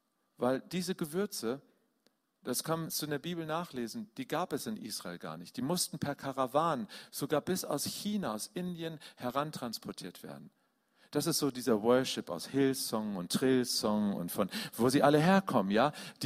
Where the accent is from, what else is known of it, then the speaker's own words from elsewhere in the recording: Germany; Und das sage ich als Deutscher.